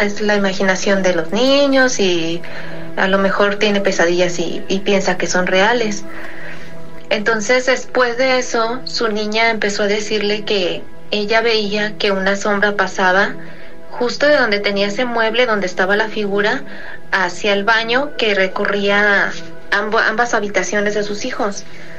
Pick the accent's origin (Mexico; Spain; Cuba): Mexico; Guadalajara, Jalisco; de Guadalajara.